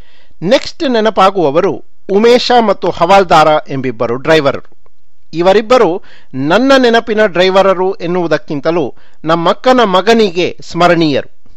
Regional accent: Mala, Karnataka, India; ಆಗ ಕಾರ್ಕಳದಿಂದ ನಮ್ಮೂರು ಮಾಳಕ್ಕೆ Vinayaka motor service ಎಂಬ ಬಸ್ಸು ಬಂದು ಹೋಗುತ್ತಿತ್ತು.

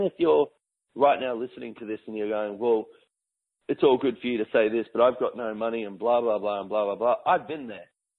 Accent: Sunshine Coast, Queensland, Australia; especially where I grew up in the Sunshine Coast, Queensland, Australia, which is so like small life syndrome of magnitude

